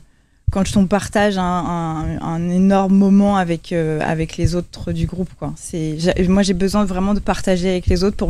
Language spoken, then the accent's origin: French; Paris, Île-de-France, France; also born or lived in Cannes; je suis née à Cannes et j'ai grandi à Paris, dans le centre de Paris.